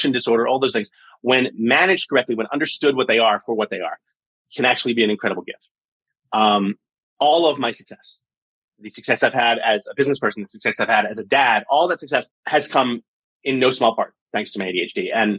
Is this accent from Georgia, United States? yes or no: no; New York City, New York, United States; I think growing up in New York City has a lot to do with that.